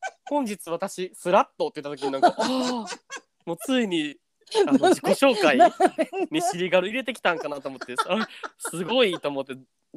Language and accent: Japanese; Osaka, Japan; 僕も地元が大阪なので2人の会話がとても聞きやすく楽しませていただきました。